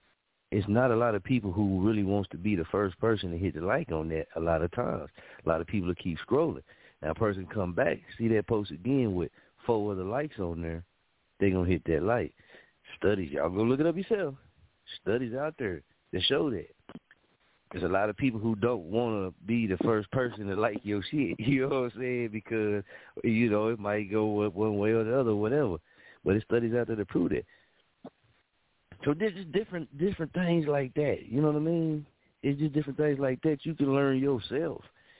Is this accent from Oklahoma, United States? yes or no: yes; Muskogee, Oklahoma, United States; Even though it was few people here, you know what I mean, in my hometown, Muskogee, that was, you know, knew about Top on the Radio and stuff like that, man, when I was in Kansas.